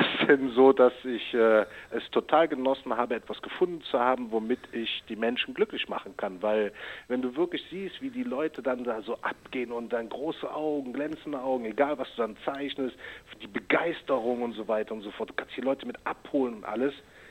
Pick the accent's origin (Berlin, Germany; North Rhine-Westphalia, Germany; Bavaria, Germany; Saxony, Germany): North Rhine-Westphalia, Germany; Cologne; das ist der rheinische Dialekt. Ne? Ich bin ja eine echte Kölsche Jung